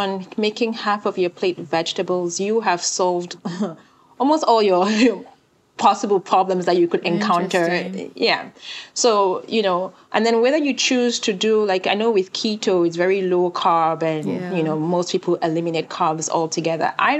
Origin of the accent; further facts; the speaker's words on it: Cameroon; also born or lived in Kenya; now in United States; I was born and raised in Cameroon, but then I went to boarding school in Kenya for like 3 years before coming to the US